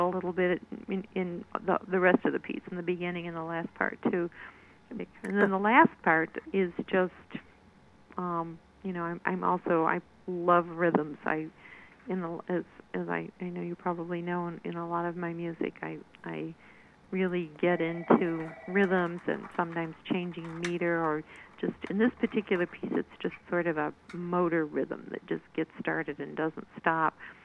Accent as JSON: {"language": "English", "region": "Midwest", "country": "United States", "tie": "born or raised there", "lives_now": "Cleveland, United States", "said": "but I grew up in the Midwest, and in the Great Lakes area. I grew up near Lake Michigan, and coming back to Cleveland, being near Lake Erie"}